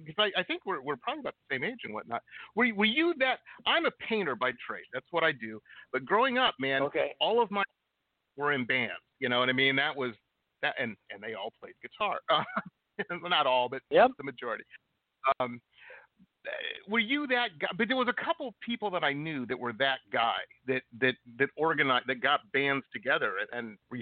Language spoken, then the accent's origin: English; Detroit, Michigan, United States; I grew up in outside of Detroit.